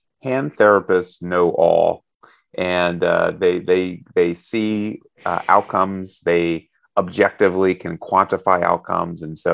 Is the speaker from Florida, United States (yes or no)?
no; Alabama, United States; Well, growing up in Alabama, the careful fried chicken creation process I'm interested to see how it comes out.